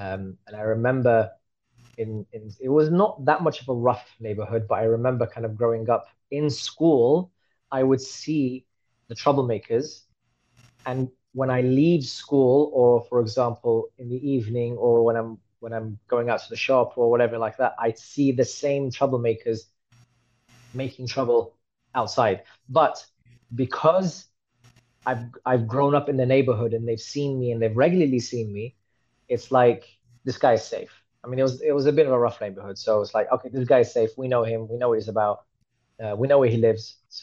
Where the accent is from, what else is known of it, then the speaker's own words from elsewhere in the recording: London, United Kingdom; also born or lived in Qom, Iran; I was born in Iran, in Qom, but I moved to the UK when I was about one and a half, two, so I don't really actually remember anything to do with where I was born or anything like that, obviously, but I grew up in the UK, in London. For 20 years